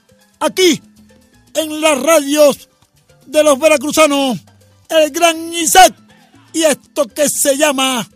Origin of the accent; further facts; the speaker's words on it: Cuba; como se le conoce al bien nacido en mi tierra, la bella Cuba.